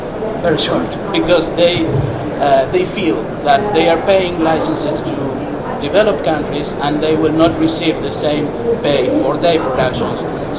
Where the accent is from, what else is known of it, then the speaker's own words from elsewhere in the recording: Argentina; first language Spanish; English is a second language; my mother tongue is not English. I come from Argentina and I speak Spanish.